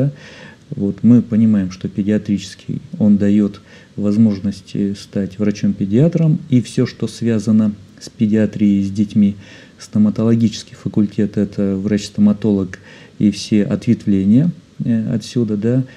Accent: Kotlas, Arkhangelsk Oblast, Russia; я планировал вернуться в родной городок, маленький город Котлас, на юге Архангельской области.

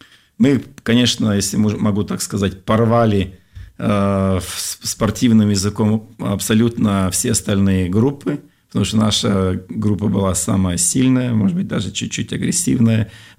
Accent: Chelyabinsk, Chelyabinsk Oblast, Russia; moved away; я уехал из Челябинска в апреле месяце, в Санкт-Петербург приехал в августе.

